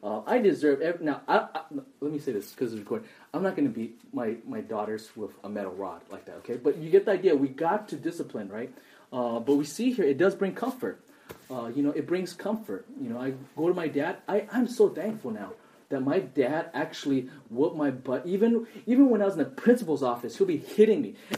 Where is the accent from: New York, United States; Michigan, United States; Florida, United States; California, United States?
California, United States; El Monte; I remember growing up in El Monte